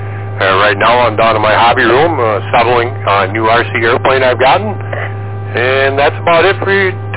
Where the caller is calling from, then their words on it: Gregg, New York, United States; We're over in Gregg, New York, ma'am.